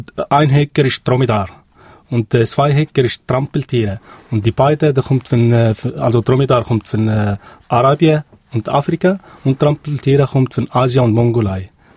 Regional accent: South Tunisia, Tunisia; German is a second language; ich komme aus Tunesien, ganz genau aus Südtunesien.

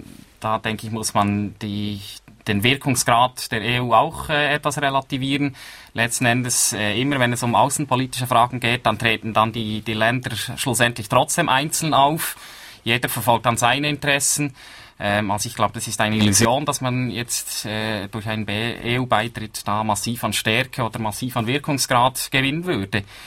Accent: Switzerland; da müssen wir als Schweizer eben sehr selbstbewusst auftreten

